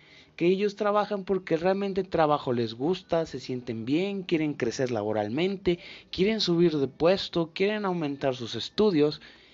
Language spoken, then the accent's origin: Spanish; Mexico; Y ese es el valor que el mexicano le tiene al trabajo, como gente trabajadora que nace en mi país.